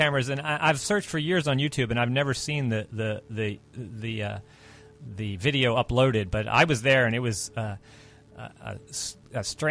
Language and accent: English; Tampa, Florida, United States; I came from Tampa, Florida, and where there at one point were seven pirate stations that had a meeting in a church.